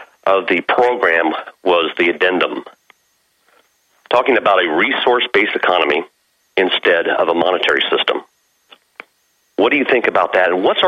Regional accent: California, United States; now in Oregon, United States; Remember me? I was … from California.

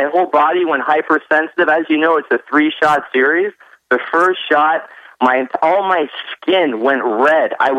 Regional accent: Canada; now in Nevada, United States; I'm originally from Canada. And I immigrated here. I'm in FEMA Region 9 in Nevada.

